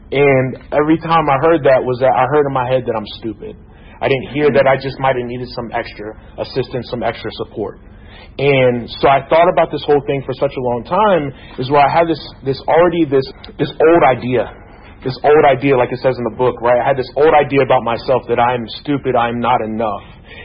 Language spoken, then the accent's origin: English; Lawrenceville, Georgia, United States; So I grew up in Lawrenceville, Georgia, you know, Gwinnett County.